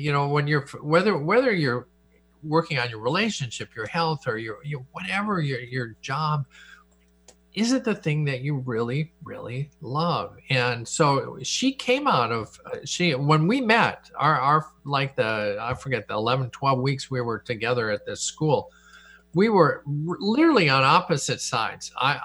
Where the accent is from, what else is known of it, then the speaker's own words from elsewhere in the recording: Harrisburg, Pennsylvania, United States; lived in Harrisburg all my life and I'm not moving, you know, that I never signed up to move out of my home state.